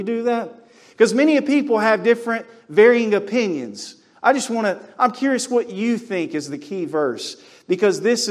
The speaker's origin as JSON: {"language": "English", "region": "North Carolina", "country": "United States", "tie": "born or raised there", "also_born_or_lived": "Colorado", "lives_now": "Rhode Island, United States", "said": "I am from North Carolina. I live in Rhode Island, but I'm born and raised in North Carolina. I spent time in the Army, and I lived in Colorado."}